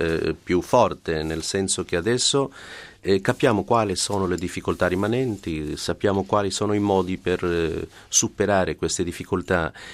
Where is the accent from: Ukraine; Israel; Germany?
Israel; Italian is a second language; contro il mio popolo che contro il mio paese, la mia patria, e minacciando con delle armi nucleari la distruzione, l'annientamento dello Stato di Israele, del popolo israeliano che vive in Israele